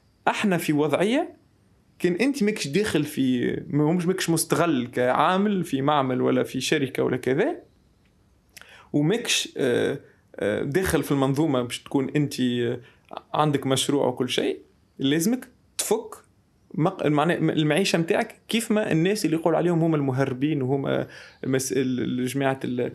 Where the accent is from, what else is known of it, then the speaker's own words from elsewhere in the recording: Tunisia; ما تصورش قديش لي انا تونسي شرف كبير